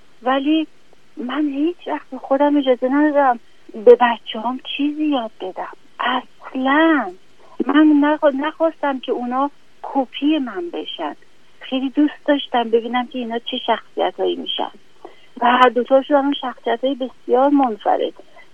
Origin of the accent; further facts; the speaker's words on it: Iran; moved away as an adult; من 63 سالمه، من ماما بودم، از ایران اومدم با یه بچه، بعد اینجا یه بچه دار شدم